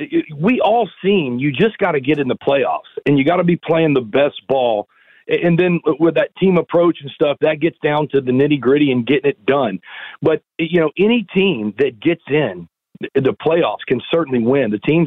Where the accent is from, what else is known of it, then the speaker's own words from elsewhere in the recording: San Diego, California, United States; But I grew up in San Diego, Dodgers' number one rival.